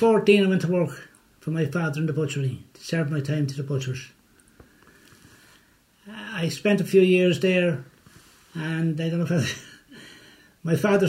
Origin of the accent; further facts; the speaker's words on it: Edenderry, Offaly, Ireland; I was born, as I say, in Edenderry. I went to school in Edenderry up to primary.